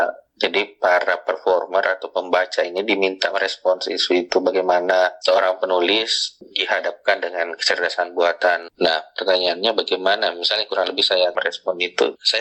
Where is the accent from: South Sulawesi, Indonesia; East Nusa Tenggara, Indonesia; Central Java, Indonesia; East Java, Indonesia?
South Sulawesi, Indonesia; Makassar; karena saya tumbuh di Makassar misalnya, ada beberapa kata atau ada rasa bahasa atau ada nuansa bahasa yang tidak bisa diterjemahkan langsung ke dalam bahasa Indonesia.